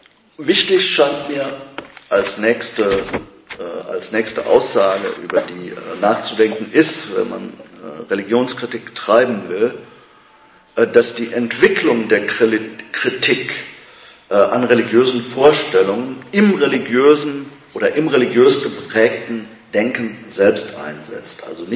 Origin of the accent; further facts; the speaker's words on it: Belgium; Ich bin zum Beispiel in Belgien aufgewachsen, meine Mutter war sehr streng Katholikin und bin katholisch erzogen worden.